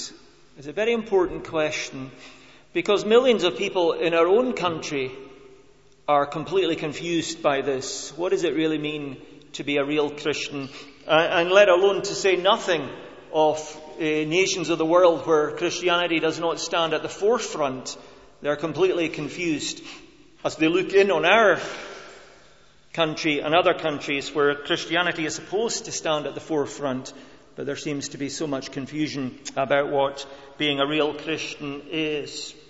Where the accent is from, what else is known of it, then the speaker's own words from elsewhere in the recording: Scotland, United Kingdom; because I'm Scottish and my parents were Scottish